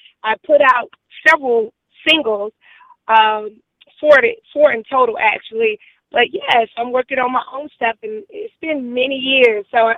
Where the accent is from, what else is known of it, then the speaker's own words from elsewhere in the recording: Atlanta, Georgia, United States; Yes, I grew up in Southwest Atlanta, born and raised. I'm a true Georgia peach.